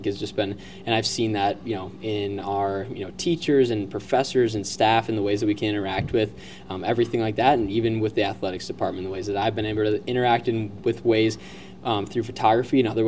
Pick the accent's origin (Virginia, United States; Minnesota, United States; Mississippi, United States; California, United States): Minnesota, United States; Eagan; I grew up in Eagan, Minnesota, so didn't want to go too far from home, still a little bit of a homebody